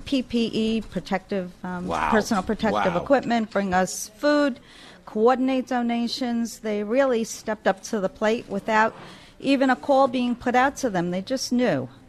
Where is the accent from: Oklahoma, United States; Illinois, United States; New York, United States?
New York, United States; Brooklyn; now in Staten Island, United States; Brooklyn, New York. Brooklyn in the house.